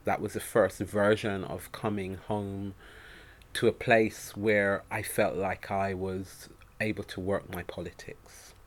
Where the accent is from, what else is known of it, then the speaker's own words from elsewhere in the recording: Jamaica; now in London, United Kingdom; And I was born here but raised in the Caribbean, in the mountains of Jamaica, and my activism started actually there.